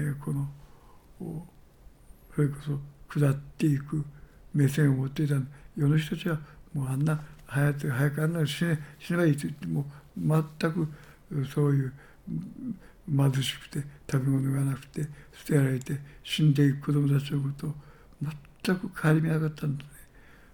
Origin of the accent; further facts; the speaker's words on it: Kumamoto, Japan; 私は熊本出身ですから